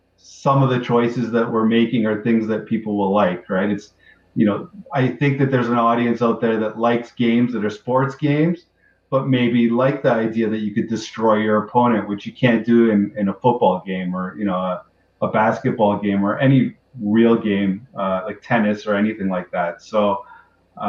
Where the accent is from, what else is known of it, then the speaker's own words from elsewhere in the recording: Canada; Yeah, I think being Canadian is definitely helpful.